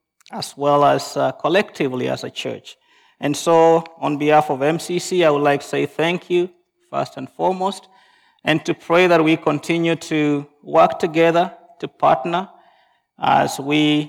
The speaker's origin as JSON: {"language": "English", "country": "Kenya", "tie": "born or raised there", "moved": "as an adult", "lives_now": "Canada", "said": "I grew up in Kenya, and there you are just part of the family."}